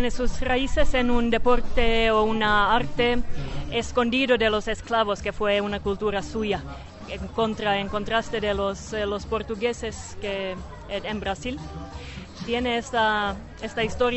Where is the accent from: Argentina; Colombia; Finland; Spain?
Finland; Spanish is a second language; now in San Cristóbal de las Casas, Mexico; soy de Finlandia, pero he vivido por todos lados y ahora en San Cristóbal un año y medio.